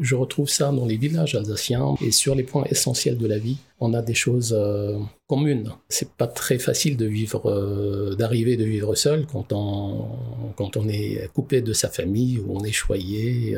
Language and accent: French; Lebanon; French is a second language; now in France; même si on est très francophone au Liban. J'ai appris le français à côté de l'arabe dès la maternelle, j'ai envie de dire.